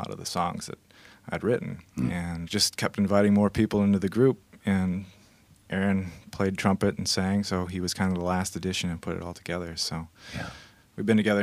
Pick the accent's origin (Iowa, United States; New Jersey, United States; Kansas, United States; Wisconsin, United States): Wisconsin, United States; Milwaukee; now in Minneapolis, United States; Having moved there, I'm originally from Milwaukee